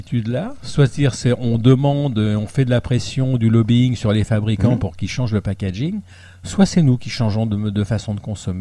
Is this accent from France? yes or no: yes; France; Chez nous, en France, non, ça ne se fait pas.